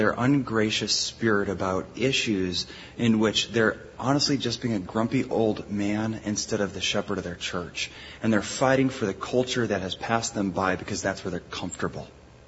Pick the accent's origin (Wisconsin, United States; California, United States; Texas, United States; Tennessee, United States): California, United States; I'm from California, I can probably get away with this.